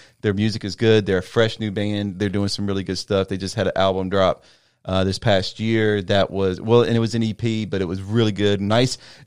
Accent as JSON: {"language": "English", "region": "the South", "country": "United States", "said": "We're rednecks from the South."}